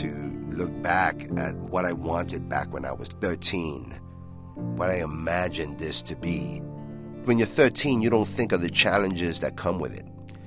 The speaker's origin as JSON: {"language": "English", "town": "The Bronx", "region": "New York", "country": "United States", "tie": "born or raised there", "said": "But I grew up in the Bronx. My dad was a sanitation man. It was a very blue-collar type of family."}